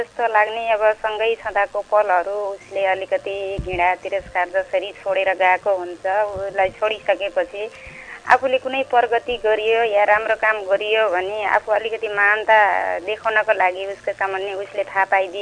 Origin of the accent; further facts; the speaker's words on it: Pyuthan, Lumbini Province, Nepal; now in Dang, Nepal; म मान्छे त प्युठानको है अहिले दाङको